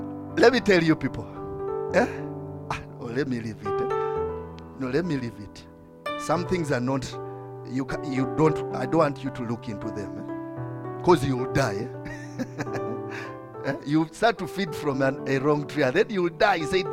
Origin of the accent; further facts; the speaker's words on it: Kiambu, Kiambu County, Kenya; Me, I come from Kiambu. Okay. All Kiambu people here are very good people.